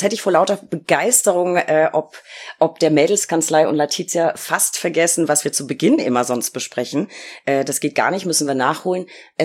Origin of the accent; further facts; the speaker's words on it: Berlin, Germany; ganz, ganz liebe Grüße aus Berlin.